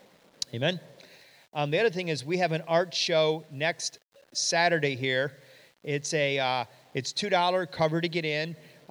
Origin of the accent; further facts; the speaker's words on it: Michigan, United States; I say roof. I'm from Michigan. We have roofs.